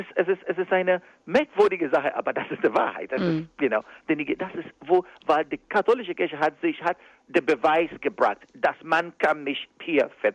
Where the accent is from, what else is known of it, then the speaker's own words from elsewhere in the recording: Nigeria; now in Germany; dass Mädchen immer noch bei uns in Nigeria benachteiligt sind